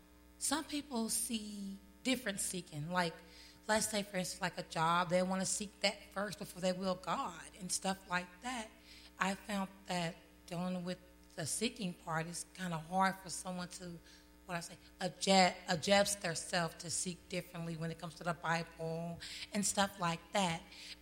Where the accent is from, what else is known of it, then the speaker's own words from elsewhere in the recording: Oklahoma, United States; And so now that I'm here, I'm actually from Oklahoma. I've been here for almost 6 months now.